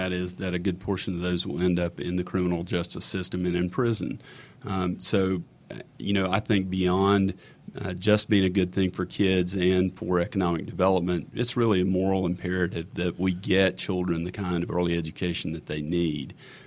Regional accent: North Carolina, United States; born there; Well, I was born in North Carolina and was given up for adoption at birth. My parents adopted me from the child welfare system in North Carolina

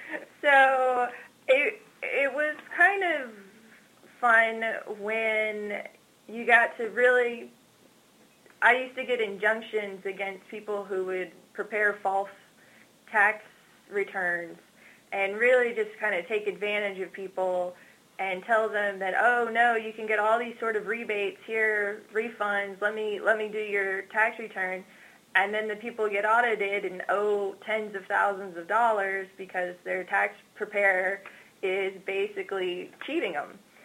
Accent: Texas, United States; I grew up in South Texas. Actually, I grew up as part of a farming family on a cotton farm.

